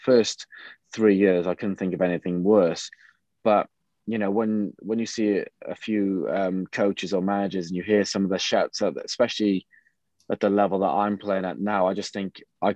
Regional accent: Cardiff, Wales, United Kingdom; yes, I was from Cardiff. I always wanted to play for Cardiff growing up as a kid.

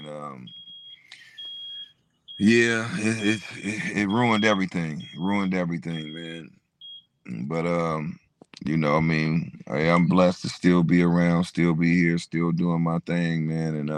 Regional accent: San Francisco, California, United States; Because I'm from Hunters Point, but in Hunters Point, it's different neighborhoods.

